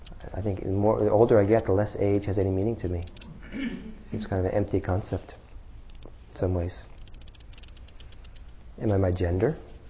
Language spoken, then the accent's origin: English; Norway; English is a second language; I'm Norwegian. I was born in Norway. I don't quite identify as an American.